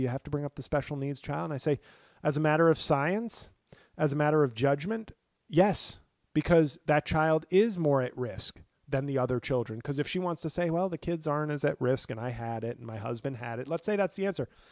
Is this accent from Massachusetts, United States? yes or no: no; New York, United States; I've always said I'm a born and bred New Yorker, but you know what? I think I am I'm probably a Midwesterner at heart.